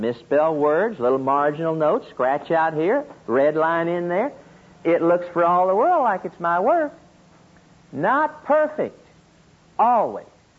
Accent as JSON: {"language": "English", "region": "Oklahoma", "country": "United States", "accent": "Okie", "said": "I give you my psychology learning from Oklahoma State. I give you my personality, my Okie accent, everything about me, God."}